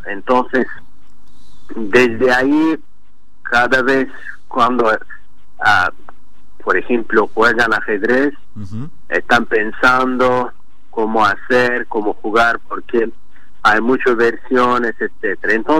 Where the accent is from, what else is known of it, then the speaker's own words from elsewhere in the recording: Azerbaijan; Spanish is a second language; ojalá que podemos tener escuelas de fútbol de Argentina en mi país